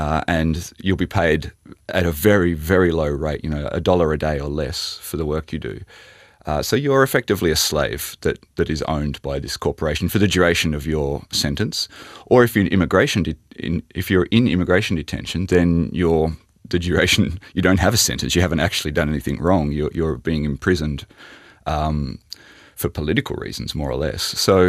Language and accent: English; Australia; as an Australian, you know, and I live in Brisbane. I live on a fifth floor in an apartment building.